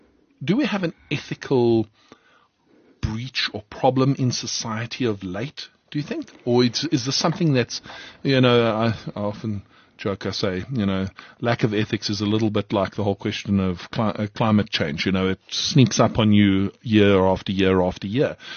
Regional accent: South Africa; So as a South African CA, I'm standing up and I'm saying

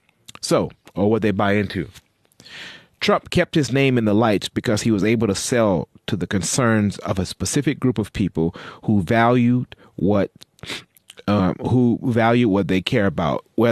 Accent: United States; As an American, I was locked in from the beginning of the election

